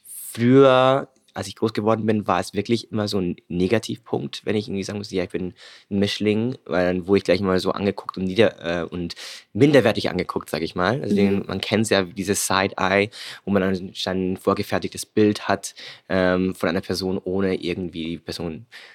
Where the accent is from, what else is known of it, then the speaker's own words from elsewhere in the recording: Weiden, Bavaria, Germany; geboren in Weiden in der Oberpfalz. Wirklich 44.000 Menschen leben da, wirklich so ein kleines Kuckucksnest, wo sich wirklich auch jeder kennt. Ich bin aufgewachsen als eines der wenigen Mischlings- oder farbigen Kinder.